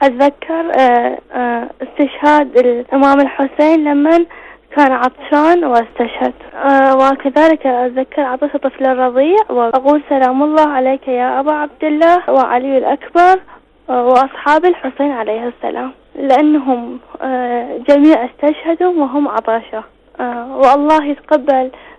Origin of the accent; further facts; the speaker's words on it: Iraq; من العراق.